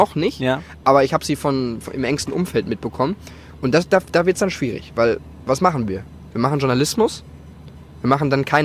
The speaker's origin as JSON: {"language": "German", "region": "Hamburg", "country": "Germany", "said": "Ich bin ja, aus Hamburg."}